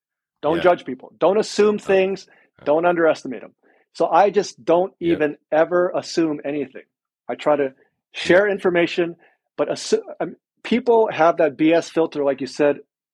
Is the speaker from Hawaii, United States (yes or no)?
yes; Mililani, Hawaii, United States; I'm originally from Oahu.